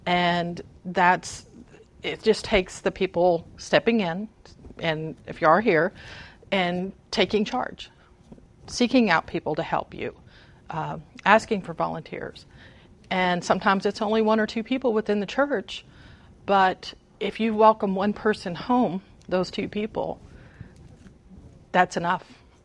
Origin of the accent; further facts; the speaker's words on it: Fort Worth, Texas, United States; I was in Galveston. I grew up in Fort Worth.